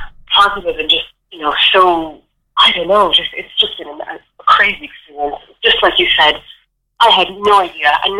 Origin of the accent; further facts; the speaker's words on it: Montreal, Quebec, Canada; moved away as an adult; now in Dublin, Ireland; I'm originally from Montreal, Quebec in Canada. So that's on the East Coast. I moved to Ireland 6 years ago.